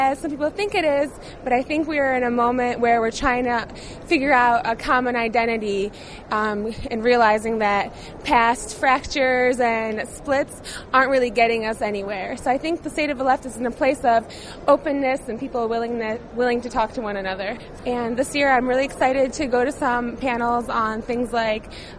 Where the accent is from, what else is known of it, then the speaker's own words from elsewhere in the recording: Syracuse, New York, United States; I'm from Syracuse, New York, and I'm here at Left Forum.